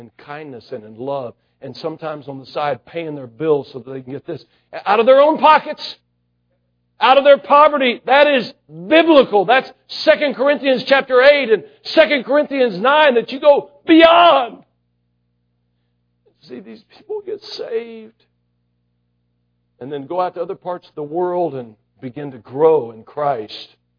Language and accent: English; United States; born there; I'm so glad that I was born in the United States